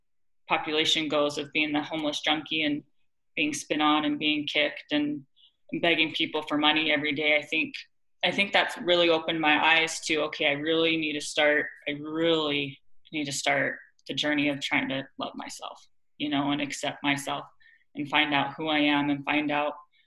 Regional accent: Cottonwood Heights, Utah, United States; I was raised in Cottonwood Heights, Utah.

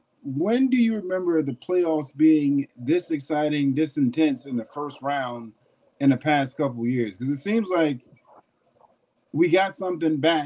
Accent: New York, United States; I will say, as a New Yorker, playoff time. Not being a Knicks fan, but being a New Yorker

